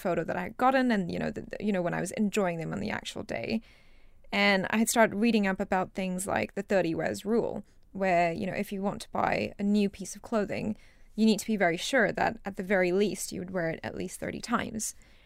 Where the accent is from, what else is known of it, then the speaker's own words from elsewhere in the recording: Singapore; moved away as an adult; now in United Kingdom; And then I moved to Singapore with my family when I was 2.5 years old. And I grew up in Singapore and stayed there, I guess, until university. So I moved to the US and UK for undergrad.